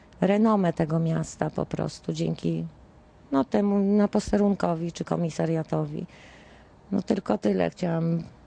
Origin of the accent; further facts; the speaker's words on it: Chmielnik, Świętokrzyskie Voivodeship, Poland; born there; bo ja się urodziłam także w Chmielniku. Chmielnik zawsze miał, była policja i było to kiedyś miasto powiatowe, a w tej chwili robi się taki grajdoł pozbawiony policji.